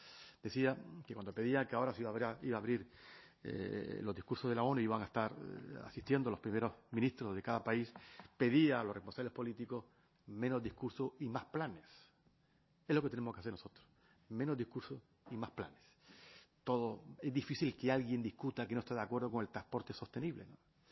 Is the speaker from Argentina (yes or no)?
no; Spain; con un proyecto de país en el que nos sentimos muy cómodos siendo español